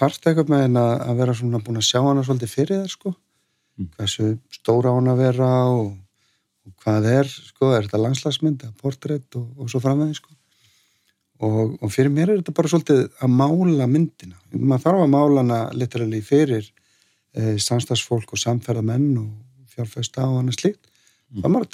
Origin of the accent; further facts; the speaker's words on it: Reykjavík, Capital Region, Iceland; Já, ég uppalinn í Fossvoginum